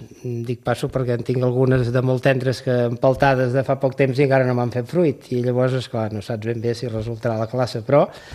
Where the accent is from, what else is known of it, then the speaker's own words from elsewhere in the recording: Arbúcies, Catalonia, Spain; Sí, jo sóc d'Arbúcies